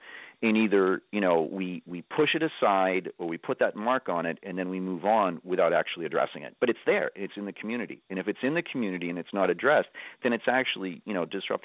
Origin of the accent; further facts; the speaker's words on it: Boston, Massachusetts, United States; I'm a Boston Irishman. That's how I introduce myself in Washington. I'm Boston Irish.